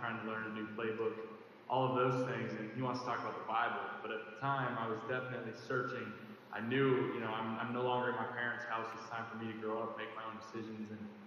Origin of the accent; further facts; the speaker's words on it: Bismarck, North Dakota, United States; I'm from Bismarck, North Dakota. Grew up there, went to high school